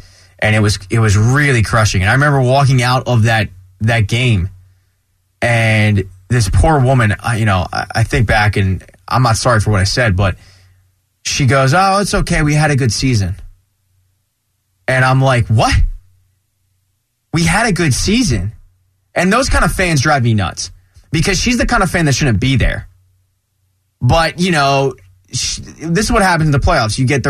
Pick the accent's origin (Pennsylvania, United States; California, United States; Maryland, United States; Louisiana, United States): Pennsylvania, United States; Philadelphia; You take it as a personal attack because you take it as I'm from Philadelphia.